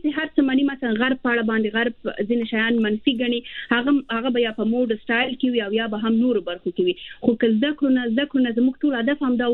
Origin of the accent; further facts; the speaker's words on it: Kabul, Afghanistan; زه خپل د کابل کې زیږیدل یم کابل کې رالوی شوی یم کابل کې مکتب لوستل دي